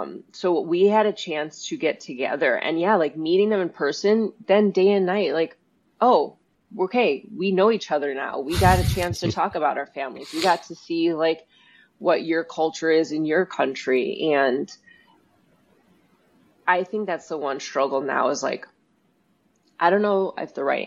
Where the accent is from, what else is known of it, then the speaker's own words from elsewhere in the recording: United States; Born and raised in the United States, cutthroat sales, like sales for this company is like, I'm just like getting to the point.